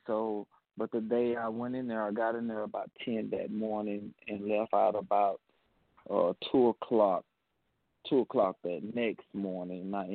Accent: Mississippi, United States; I'm calling from Mississippi.

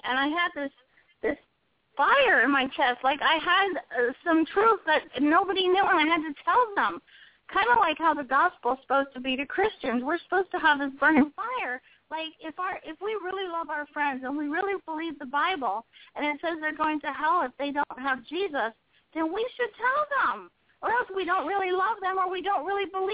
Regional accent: Miami, Florida, United States; And I grew up in Miami, so I'm very familiar with all of the Cubans coming to Miami for freedom. It started in 1959 when I was born. My whole town turned into Cuba.

